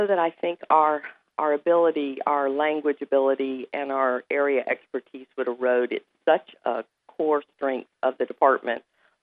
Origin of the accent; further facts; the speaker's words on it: Florida, United States; accent: southern; But as you can probably hear from my southern accent, I actually hail from the South. I'm from Florida.